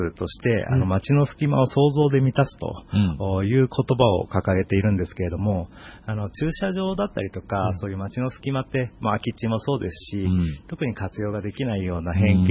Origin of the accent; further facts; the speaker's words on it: Kanagawa, Japan; 私自身は神奈川出身なんですけれども、